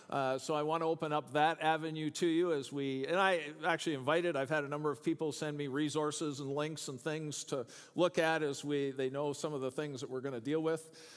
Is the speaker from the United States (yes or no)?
no; Canada; I'm Canadian, there's some things that I look at down here and go, I have no idea what's going on down here.